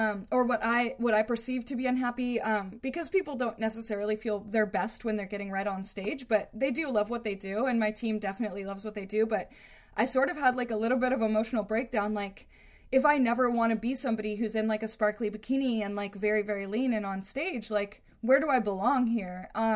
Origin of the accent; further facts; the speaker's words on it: California, United States; And I'm from California, and just in case somebody's living under a rock, Seattle's really, really dark, cold, and rainy, which is not my natural environment.